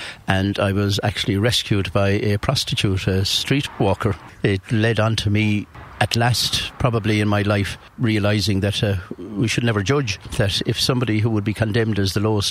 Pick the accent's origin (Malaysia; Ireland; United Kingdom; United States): Ireland; Castlebar, Connacht; I grew up in Castlebar in the 50s, 60s.